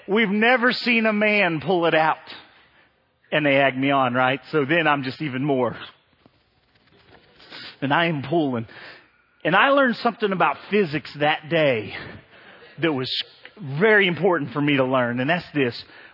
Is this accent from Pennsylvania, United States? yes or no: no; Cincinnati, Ohio, United States; Now, I'm from Cincinnati.